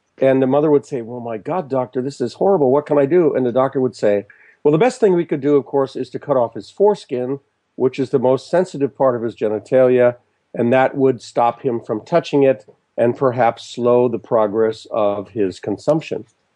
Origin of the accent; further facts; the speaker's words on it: New Zealand; born there; I am a New Zealander by birth. I went to university there in my late teens, and I visit there frequently. And in fact, in 3 days, I will be in my native land again.